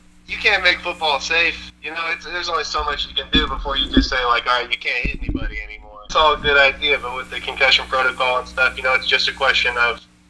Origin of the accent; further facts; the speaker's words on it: Oklahoma, United States; That and the Gundy one, because we're from Oklahoma.